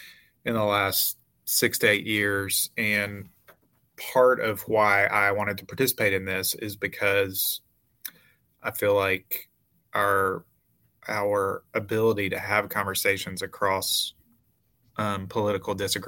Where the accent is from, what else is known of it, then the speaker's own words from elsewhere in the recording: Texas, United States; now in Shreveport, United States; but I grew up in Texas. So I grew up in kind of a conservative small town